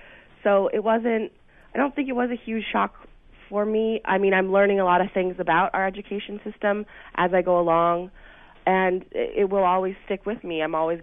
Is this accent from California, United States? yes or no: yes; Manhattan Beach, California, United States; I grew up in Los Angeles, outside of Los Angeles, Manhattan Beach.